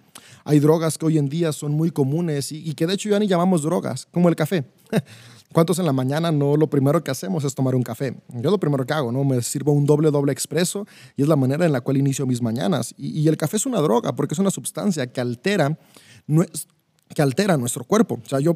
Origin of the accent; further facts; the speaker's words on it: Mexico; Yo soy de México y en México hace 3 días se acaba de legalizar el uso